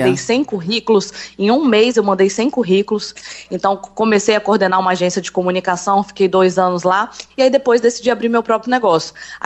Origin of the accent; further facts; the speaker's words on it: Brasília, Federal District, Brazil; now in Rio de Janeiro, Brazil; saí de Brasília sem nada, sem emprego, nada. Então tem 13 anos que eu tô morando no Rio de Janeiro, você viu aí meu sotaque ainda, não tem, né, um sotaque, né, de carioca.